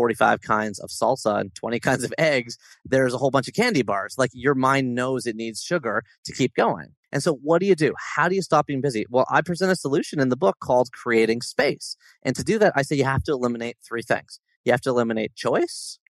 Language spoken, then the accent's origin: English; Toronto, Ontario, Canada; a restaurant here in my hometown of Toronto